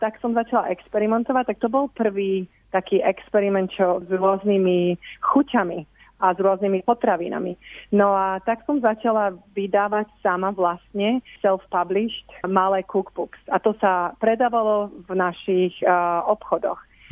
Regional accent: Bratislava, Bratislava Region, Slovakia; moved away as an adult; now in Australia; Ja som vyrastala v Bratislave, na Slovensku v Bratislave. Bola som tam do 18 rokov

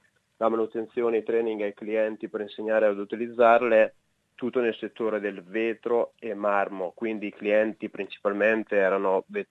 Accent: Senigallia, Marche, Italy; now in Australia; Ho 37 anni, sono originario di Senigallia, nelle Marche, e sono un perito elettrotecnico.

